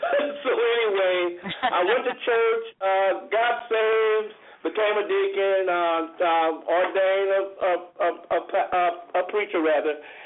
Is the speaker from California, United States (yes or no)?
yes; Los Angeles, California, United States; I grew up in the Watts area. I was living in the Jordan Downs housing project, not doing too well at the time.